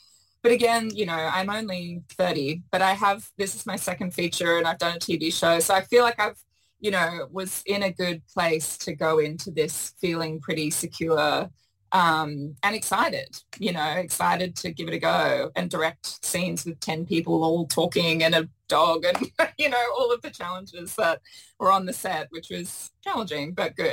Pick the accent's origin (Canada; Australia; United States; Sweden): Australia; Brisbane, Queensland; certainly what I've gone through growing up in Brisbane